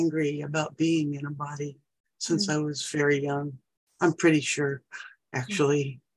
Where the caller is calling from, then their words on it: Atlanta, Georgia, United States; Atlanta, Georgia, in the U.S.